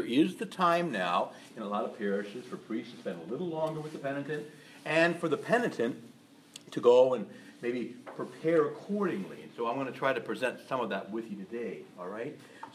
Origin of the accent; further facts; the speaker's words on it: Chicago, Illinois, United States; some of the Polish churches in Chicago, when I was growing up in Chicago in the early 60s, they had 20,000 members.